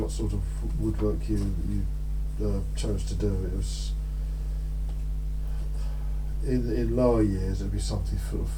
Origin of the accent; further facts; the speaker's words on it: Norbury, London, United Kingdom; born there; I was born in Norbury, that's south of 16, on the 15th of March 1943.